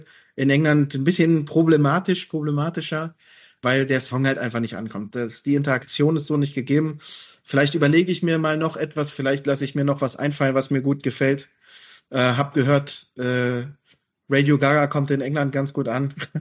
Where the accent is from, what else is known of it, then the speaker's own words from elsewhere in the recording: Germany; Und für mich ist das jetzt seit diesem Jahr eben als Deutsche Nummer 1 neu